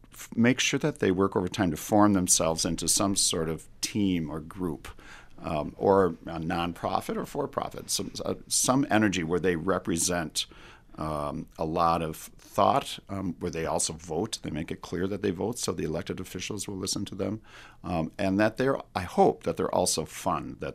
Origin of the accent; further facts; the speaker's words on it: Minneapolis, Minnesota, United States; born there; even though I was born in Minneapolis, I have much more of a rural joy in me.